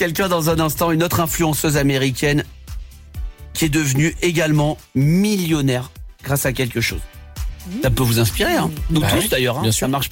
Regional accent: Southern France, France; Mais je suis du sud de la France

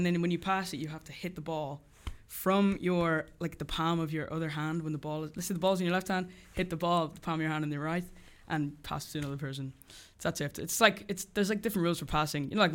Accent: Dublin, Leinster, Ireland; he lives like 30 minutes from where I grew up in Dublin.

